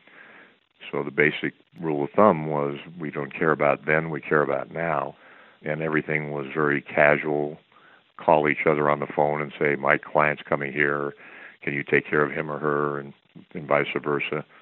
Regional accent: Las Vegas, Nevada, United States; Well, I grew up in Las Vegas. We moved here when I was 10 years old.

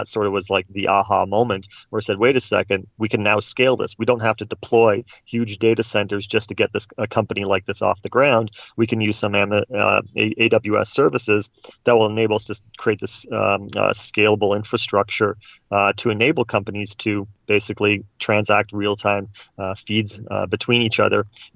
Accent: Toronto, Ontario, Canada; I'm a Canadian, you might tell from my accent throughout the conversation. I grew up in Toronto

